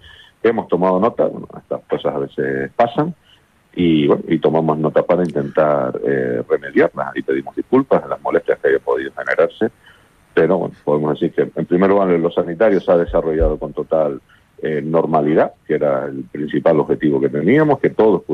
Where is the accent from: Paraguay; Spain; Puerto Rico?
Spain; Canary Islands; Los canarios somos un pueblo solidario históricamente y lo vamos a seguir siendo, el pueblo majorero también